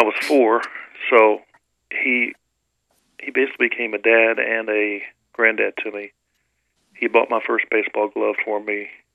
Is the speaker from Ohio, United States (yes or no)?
no; Tennessee, United States; also born or lived in Portsmouth, Virginia; I grew up in Tennessee. My dad was in the Marine Corps, and I was born in Portsmouth, Virginia. And then he moved to Tennessee. And I'm a good old Tennessee boy.